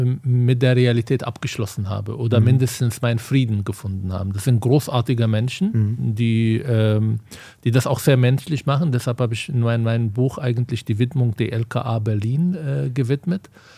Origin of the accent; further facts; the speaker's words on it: Palestine; als Palästinenser natürlich hat man gewisse Vorurteile gegenüber den Juden